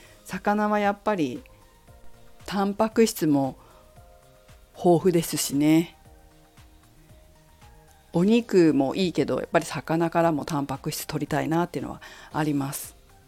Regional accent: Fukushima, Japan; 私は、ね、福島出身なので、まあ、同じ東北ということで結構思いもあるんですよ。

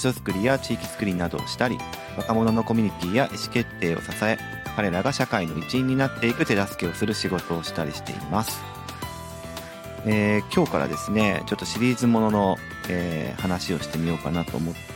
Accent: Hokkaido, Japan; born there; moved away as an adult; now in Nagoya, Japan; 僕自身は、もともと北海道生まれ、なんですが、2010年ですね、2010年の4月に、まあ、大学院、名古屋での大学院っていうのに行こうかなと思ってこっちに来たんですよ

